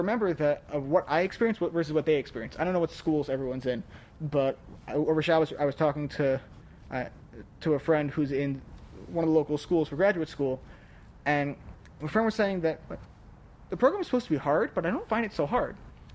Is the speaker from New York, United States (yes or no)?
yes; New York, United States; I'm from New York. And I'm a boy. I would never, ever be that polite.